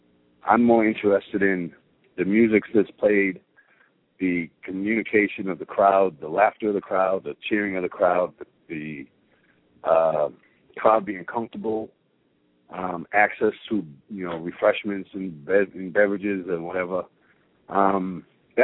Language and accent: English; Brockton, Massachusetts, United States; We're all from, I'm from the inner city. I'm from Brockton, Mass.